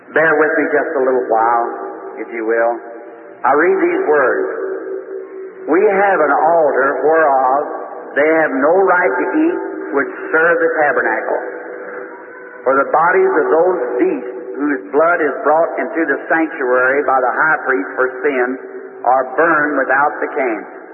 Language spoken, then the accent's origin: English; Kentucky, United States; born or raised there